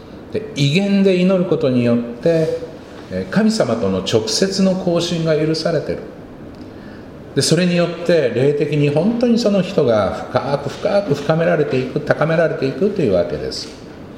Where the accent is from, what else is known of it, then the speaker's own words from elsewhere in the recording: Kansai, Japan; accent: Kansai dialect; 私は、まあ、日本語と関西弁との2カ国語しか喋れませんけれども